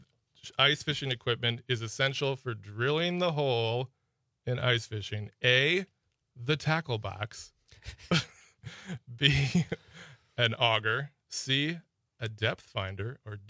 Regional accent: Tomah, Wisconsin, United States; Close. It's my hometown.

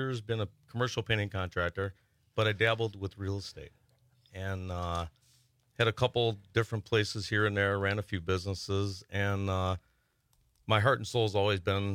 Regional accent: Iron Mountain, Michigan, United States; also born or lived in Marinette; I was only in that store one time in the 18 years I lived in Marinette. I came from Iron Mountain.

